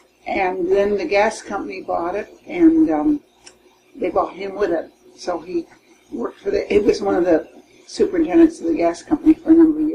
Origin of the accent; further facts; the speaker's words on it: San Diego, California, United States; born there; I was born in San Diego. My family were from Tennessee.